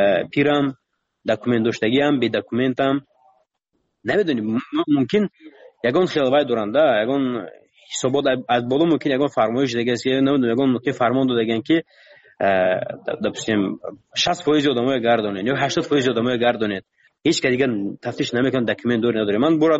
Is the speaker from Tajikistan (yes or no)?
yes; Tajikistan; من گفتم من تاجیکم گفتم از تاجیکستانم